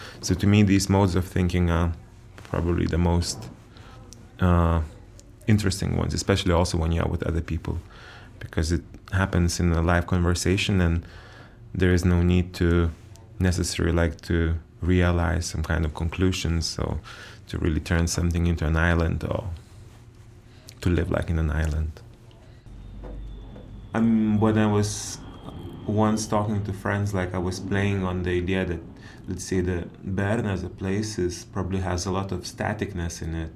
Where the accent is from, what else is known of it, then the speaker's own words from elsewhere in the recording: Vilnius, Vilnius County, Lithuania; I grew up in Vilnius, which was, and it's still an interesting town, where I don't live anymore